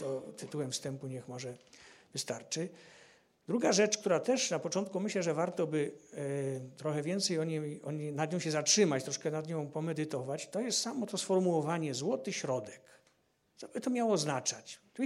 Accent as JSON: {"language": "Polish", "town": "Kraków", "region": "Lesser Poland", "country": "Poland", "tie": "born or raised there", "said": "jestem Krakusem od urodzenia i do dzisiaj mieszkam w Krakowie."}